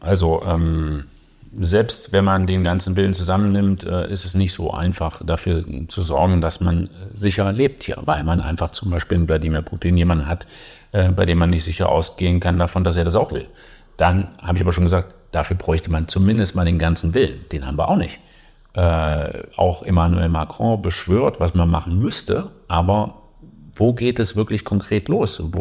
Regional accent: Thuringia, Germany; born there; ich bin ja in Thüringen geboren, in der früheren DDR

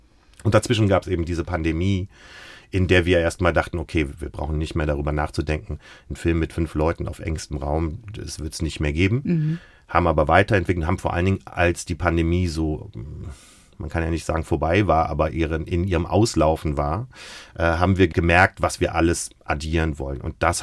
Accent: Koblenz, Germany; also born or lived in Cologne; Und dann sage ich, aus Köln. Nein, Mann, wo kommst du wirklich her? Dann sage ich, aus Koblenz.

